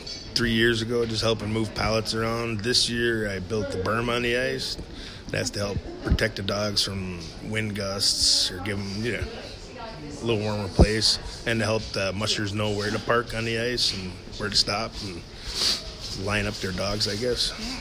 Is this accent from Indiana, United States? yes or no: no; Wisconsin, United States; it's just fun for me because I'm from Wisconsin and I used to watch this stuff on TV all the time